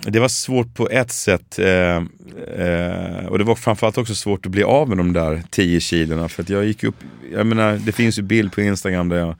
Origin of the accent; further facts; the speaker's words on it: Skåne, Sweden; accent: Scanian; Men där, vårt samarbete är också mycket lättare på skånska att prata.